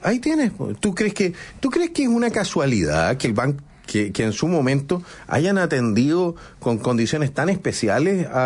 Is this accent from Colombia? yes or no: no; Austria; now in Chile; porque yo vengo de Austria, ¿ya? O llegué hace 6 años acá